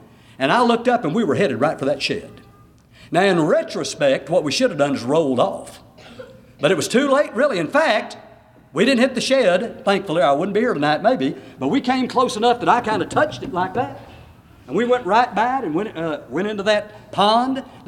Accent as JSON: {"language": "English", "town": "Houston", "region": "Texas", "country": "United States", "tie": "born or raised there", "said": "Now, I grew up in Houston, Texas. Never hardly snowed in Houston, maybe a little flake now and then."}